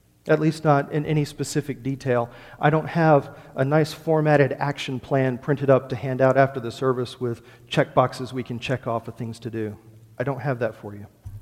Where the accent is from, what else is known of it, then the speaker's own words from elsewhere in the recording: Georgia, United States; I grew up in Georgia, born and raised.